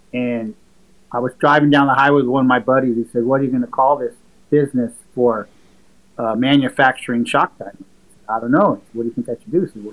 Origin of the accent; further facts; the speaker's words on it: San Jose, California, United States; And growing up in San Jose in the motorcycle world, you knew who Irv Kinemoto was.